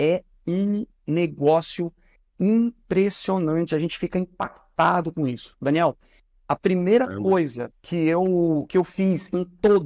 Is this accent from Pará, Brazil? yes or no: yes; Pará, Brazil; now in São Paulo, Brazil; Porque quando eu cheguei aqui em São Paulo em 2008, para quem não sabe, eu sou do Pará, né? Vim para cá em 2008